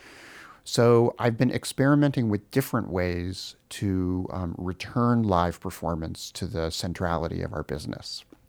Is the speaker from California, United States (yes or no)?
yes; Los Angeles, California, United States; born there; I was born here in Los Angeles.